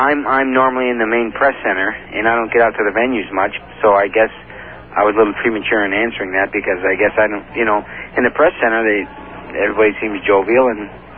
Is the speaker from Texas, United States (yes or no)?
no; Michigan, United States; Have not. I'm from Michigan.